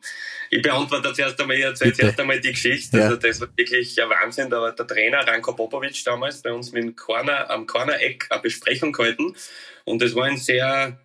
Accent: South India, India; German is a second language; der ist aus dem Norden, ich bin aus dem Süden, wir verstehen uns.

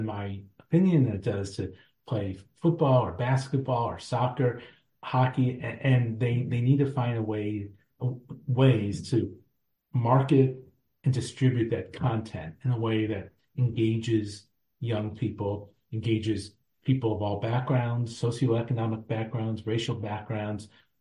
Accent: St. Louis, Missouri, United States; Well, there are great baseball cities around the country. I'm from St. Louis.

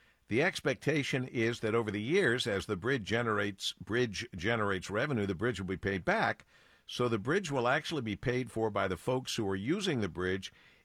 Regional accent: United States; born there; And then I thought I won the best lottery in the world. I was born in America.

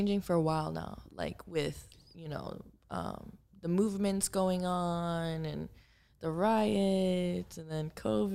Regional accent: Miami, Florida, United States; And I grew up in Miami. Like, I'm from Miami. My family's there. My sister's there.

